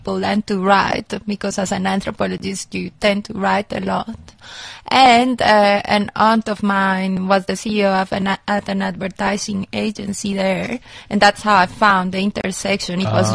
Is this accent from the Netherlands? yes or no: no; Colombia; also born or lived in New York, United States; now in South Africa; I'm originally from Colombia.